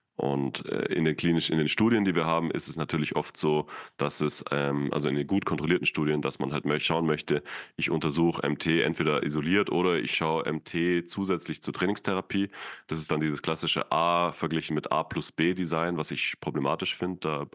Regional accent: Austria; dass man die Leute dann bei uns in Österreich

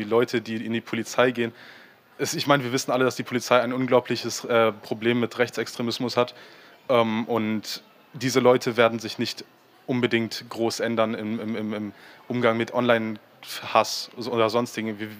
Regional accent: Kiel, Schleswig-Holstein, Germany; ich komme aus Kiel

